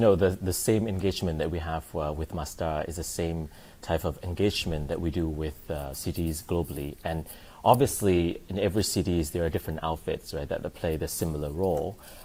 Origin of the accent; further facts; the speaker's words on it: Vietnam; now in Singapore; You know, I'm from Vietnam, but I've been living in Singapore for the past 3.5 years.